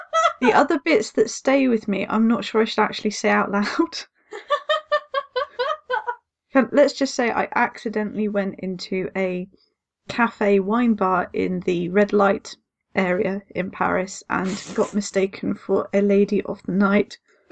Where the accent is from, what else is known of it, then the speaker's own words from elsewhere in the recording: United Kingdom; And I went in being typical British tourist person and asked for a beer in my rather fledgling French.